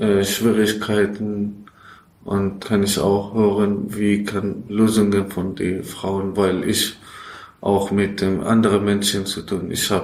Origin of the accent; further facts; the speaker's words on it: Iran; German is a second language; weil ich komme aus Iran, Afghanistan, wir haben Kriegprobleme